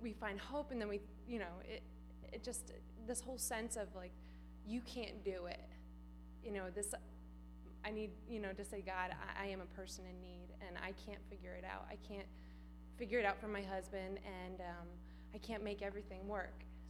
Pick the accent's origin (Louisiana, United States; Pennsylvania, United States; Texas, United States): Pennsylvania, United States; Philadelphia; We're from Philadelphia, and we were going to this church, and they prayed for us.